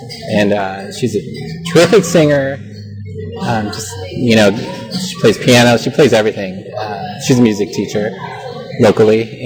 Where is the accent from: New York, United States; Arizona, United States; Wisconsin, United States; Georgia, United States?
Wisconsin, United States; Milwaukee; now in Portland, United States; And I grew up in Milwaukee, Wisconsin, and moved out to Portland before the rush, actually.